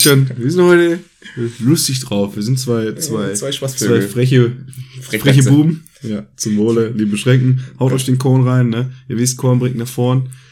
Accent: North Rhine-Westphalia, Germany; Und ich komme aus dem Ruhrgebiet und war noch nie da.

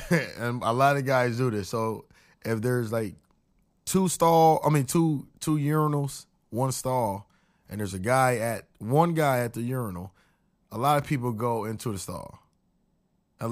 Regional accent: United States; I'm just speaking for myself, and I'm an American.

